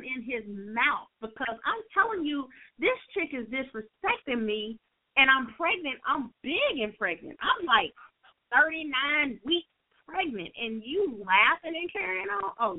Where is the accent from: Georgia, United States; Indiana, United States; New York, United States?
Georgia, United States; also born or lived in South Carolina; because I'm from Georgia and South Carolina, Georgia, we know what the Geechee is.